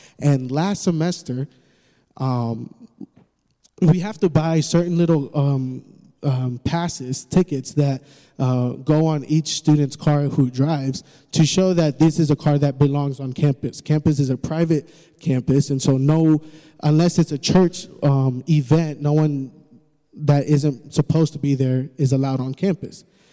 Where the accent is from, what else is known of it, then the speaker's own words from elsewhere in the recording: the South, United States; And we're from the South